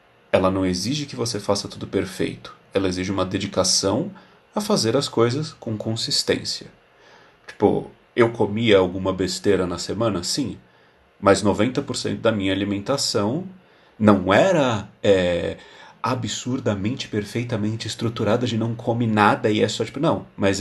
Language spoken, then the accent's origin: Portuguese; Brazil; moved away; Sabe, eu saí do Brasil comendo.